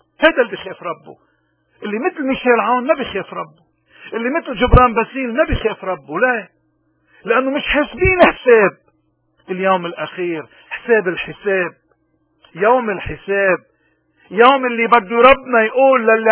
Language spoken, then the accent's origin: Arabic; Lebanon; ونحن كلبنانيين بدنا نقول لحالنا نحن خلونا نصلح حالنا أول شيء